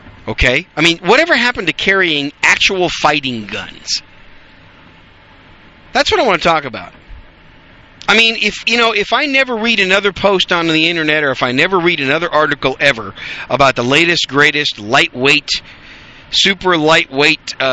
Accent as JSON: {"language": "English", "region": "Wisconsin", "country": "United States", "tie": "born or raised there", "said": "And it's not like when I grew up in Wisconsin, of course."}